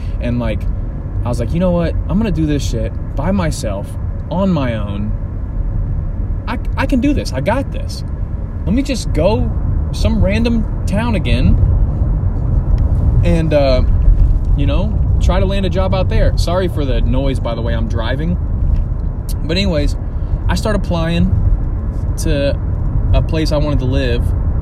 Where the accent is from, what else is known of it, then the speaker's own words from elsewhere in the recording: Terre Haute, Indiana, United States; I'm here back in Indiana and like in my hometown of Terre Haute, and I didn't want to leave home again yet.